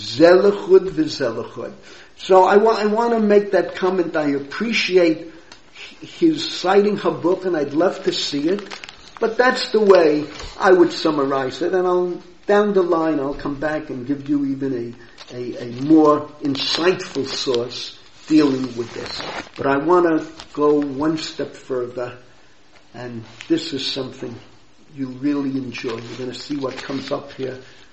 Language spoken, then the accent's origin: English; United States; We're born, if not born, we're bred, we're nurtured, we grew up in the United States. We know baseball.